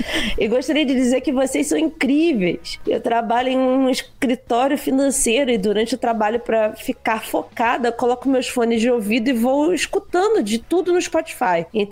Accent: Bom Princípio, Rio Grande do Sul, Brazil; sou de Bom Princípio.

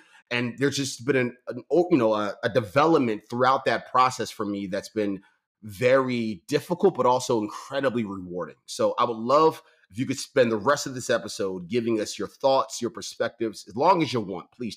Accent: Baltimore, Maryland, United States; I come from Baltimore, Maryland. The best example I give is I grew up two streets over from where The Wire was shot.

